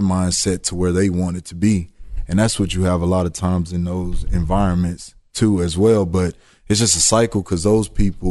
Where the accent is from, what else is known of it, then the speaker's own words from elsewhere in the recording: Houston, Texas, United States; I was born and raised in Houston, Texas. Lived in foster homes.